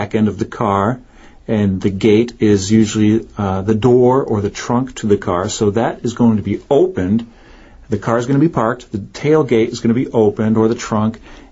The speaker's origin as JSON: {"language": "English", "region": "Northeast", "country": "United States", "tie": "born or raised there", "said": "I grew up in Northeast United States, and there's a special feeling in the air."}